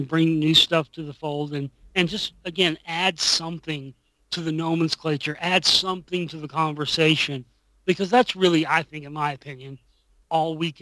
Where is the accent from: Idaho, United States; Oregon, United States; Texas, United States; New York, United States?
Texas, United States; Dallas; That was a big one for me, being from Dallas and stuff, because, you know, as a kid growing up in Dallas